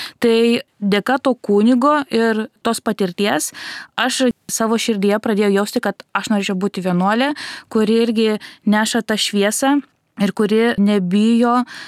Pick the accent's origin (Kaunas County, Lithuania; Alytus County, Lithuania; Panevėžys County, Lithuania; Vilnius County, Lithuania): Vilnius County, Lithuania; Vilnius; Aš esu vilnietė